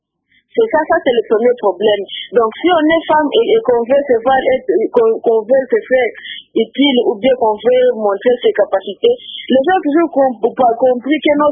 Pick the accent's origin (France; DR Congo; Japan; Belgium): DR Congo; Goma, North Kivu; Chez nous, à Goma